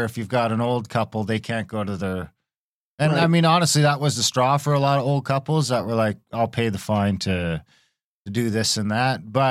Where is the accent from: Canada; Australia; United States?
Canada; Ontario; I'm from Ontario, so I wouldn't call it a lake.